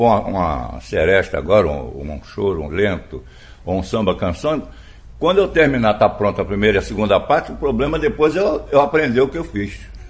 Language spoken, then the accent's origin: Portuguese; Madureira, Rio de Janeiro, Brazil; uma escola de normalistas que tinha lá em Madureira, onde eu fui criado